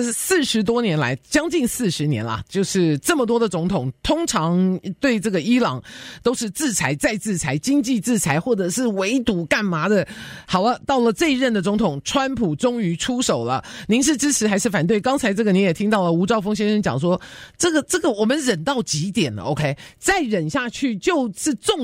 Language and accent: Chinese; United States; 因为伊朗这个国家把我们美国当成敌人哦，天天喊说要杀死我们美国人，